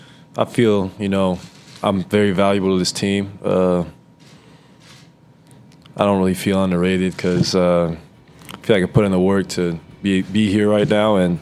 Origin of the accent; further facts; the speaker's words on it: Oregon, United States; I grew up in Oregon.